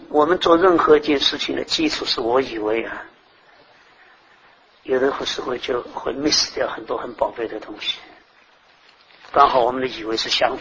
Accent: Thailand; 他们是不是跟这个我们泰国人一样啊？

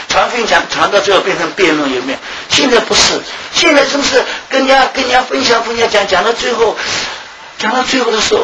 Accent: Shanghai, China; 我们上海人，你骂人家瘪三，人家骂你吃老，就是这样。

